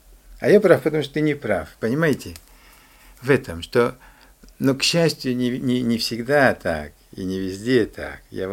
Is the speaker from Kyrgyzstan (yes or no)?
yes; Kyrgyzstan; moved away; я из Киргизии приехал, там, например, ну, папа мусульманин, мама католичка.